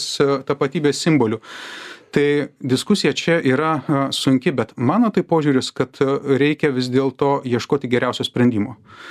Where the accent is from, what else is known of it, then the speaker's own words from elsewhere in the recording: Vilnius, Vilnius County, Lithuania; bet kaip vilnietis, aš galvoju apie Vilnių